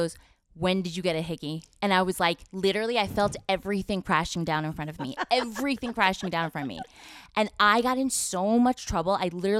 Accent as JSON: {"language": "English", "region": "New Jersey", "country": "United States", "tie": "born or raised there", "said": "I grew up very Korean, conservative, Christian household. I grew up in Northern New Jersey, just right across the George Washington Bridge."}